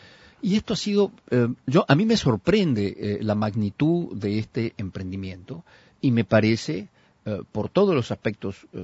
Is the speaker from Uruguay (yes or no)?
yes; Uruguay; nosotros, como pueblo uruguayo